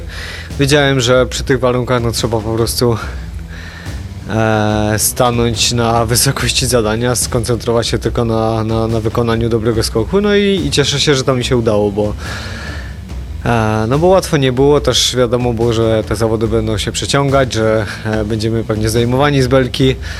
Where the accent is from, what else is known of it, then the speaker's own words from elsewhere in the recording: Zakopane, Lesser Poland, Poland; no to jest miejsce, gdzie się urodziłem, skoczni, na których się wychowałem i zawsze Zakopane będzie najbliższe memu sercu.